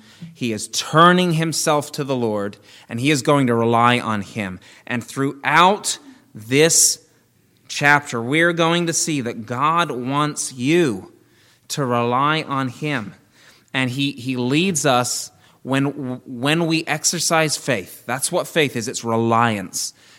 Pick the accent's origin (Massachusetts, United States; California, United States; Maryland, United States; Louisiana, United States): Maryland, United States; Damascus; I grew up in Damascus, Maryland. That's about 30 to 35 miles away from Washington, D.C., our nation's capital.